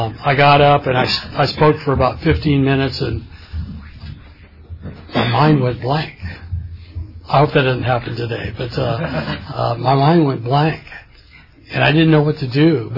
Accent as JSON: {"language": "English", "town": "Porterville", "region": "California", "country": "United States", "tie": "born there", "said": "I was born in Porterville, California, and my dad was a farmer"}